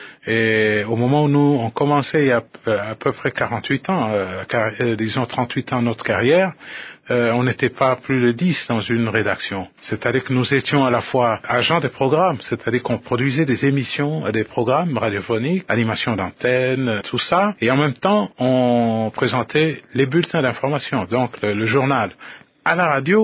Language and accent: French; Lubumbashi, Haut-Katanga, DR Congo; Tous on vient de Lubumbashi.